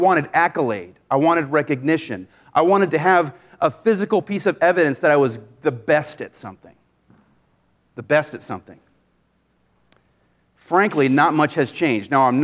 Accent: Maine, United States; I grew up in Maine. Many of you may know that.

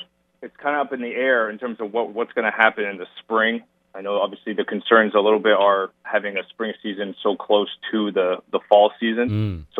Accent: Maine, United States; Obviously, growing up in Maine, there's no place I want to be other than the University of Maine.

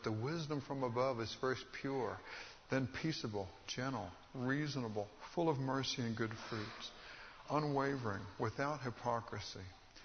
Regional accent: Texas, United States; Maybe it's because I was raised in Texas and we didn't see it very much.

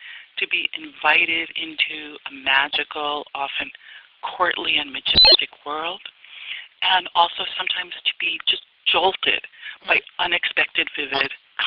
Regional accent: New York City, New York, United States; and I grew up in New York City, and the art that was around me that really appealed was minimal art and color field painting.

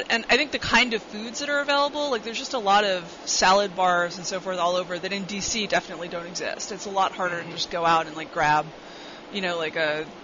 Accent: Manhattan, New York, United States; I grew up in Manhattan

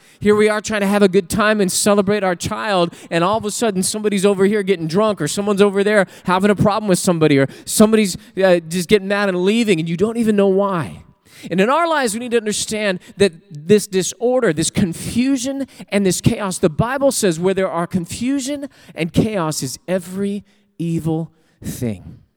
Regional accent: San Bernardino, California, United States; Wait, San Bernardino? That's my street, that's my hometown.

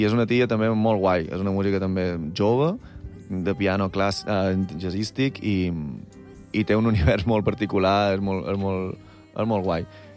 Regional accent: Balearic Islands, Spain; jo li vaig dir, jo som mallorquí, què fas aquí?

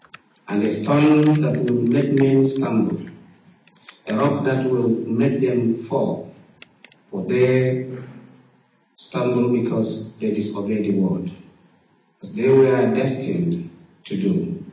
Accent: Nigeria; I am from Nigeria, from one of the small tiny village, very small, maybe with a population of about 1,000, 2,000, something like that.

